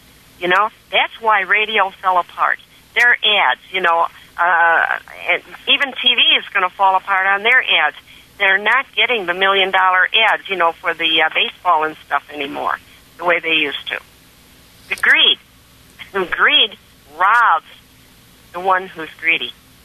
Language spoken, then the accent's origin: English; United States; born there; Look, I was born in America. I am an American.